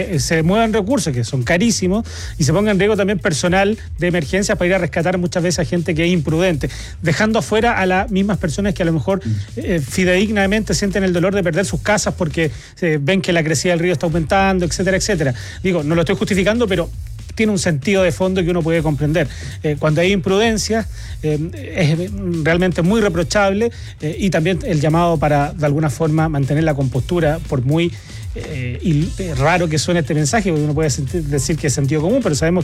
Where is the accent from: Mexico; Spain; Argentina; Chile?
Chile; Maule; Es que yo soy del Maule. Soy del Maule y un ratito voy para allá y tengo pegado el Maule en la cabeza.